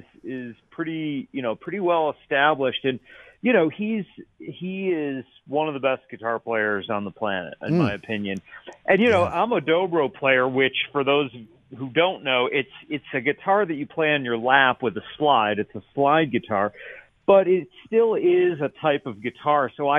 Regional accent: Binghamton, New York, United States; You know, I'm from Binghamton originally, Binghamton, New York.

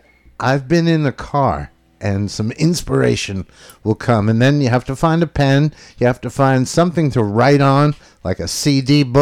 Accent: Phoenicia, New York, United States; This is a gig that I could walk to, so I'm really looking forward to that. Phoenicia's my hometown.

